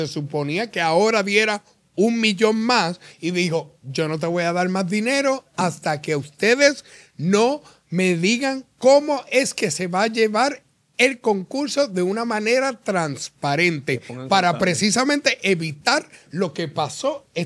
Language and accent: Spanish; Mexico; y soy mexicano, que conste, que no me vengan a caer chinche, porque yo tengo doble nacionalidad.